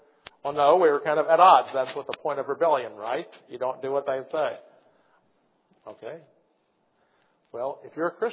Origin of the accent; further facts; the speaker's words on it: Indiana, United States; hundreds of man hours growing up in Indiana playing basketball, and I learned to use my left hand.